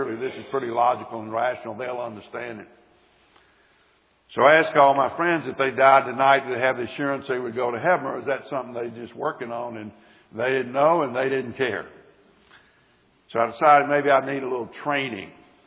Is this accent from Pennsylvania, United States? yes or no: no; Birmingham, Alabama, United States; I grew up in Birmingham, went to church. I'm 5 years younger than Frank.